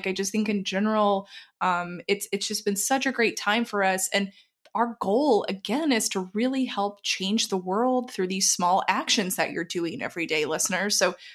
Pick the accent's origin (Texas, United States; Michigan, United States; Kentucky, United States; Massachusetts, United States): Texas, United States; I make a Tex-Mex version because I'm from Texas originally and it's so good.